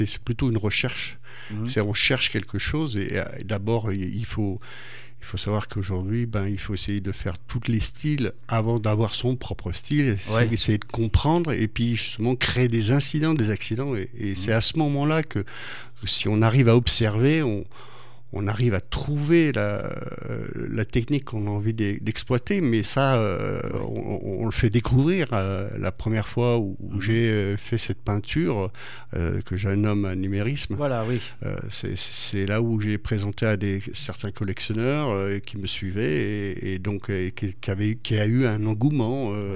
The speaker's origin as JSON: {"language": "French", "region": "Normandy", "country": "France", "lives_now": "Saint-Georges-l'Agricole, France", "said": "Moi, je suis normand."}